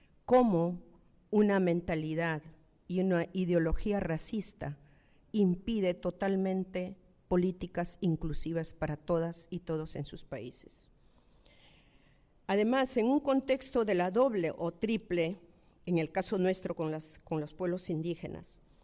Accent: Ayacucho, Peru; yo vengo de Ayacucho, que es una región que todavía está en el mapa de la pobreza, y yo de una comunidad que se llama San Francisco de Pujas, que es aún de extrema pobreza. En la zona andina del Perú

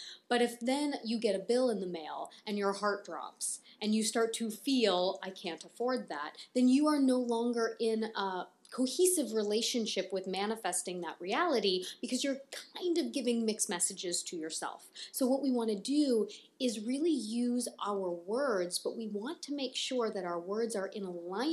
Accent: Canada; accent: Canadian; Is that my Canadian accent showing?

